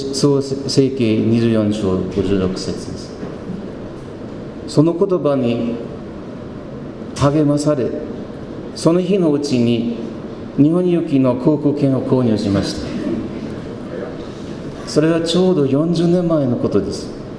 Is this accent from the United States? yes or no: no; South Africa; Japanese is a second language; now in Japan; 私は南アフリカで生まれました。なぜなら父は20年間そこで宣教師をやってきましたからです。